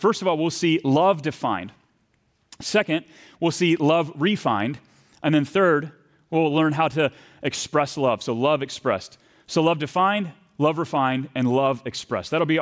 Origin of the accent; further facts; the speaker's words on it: the South, United States; I'm from the South, and so we say, man, Peter, bless your heart.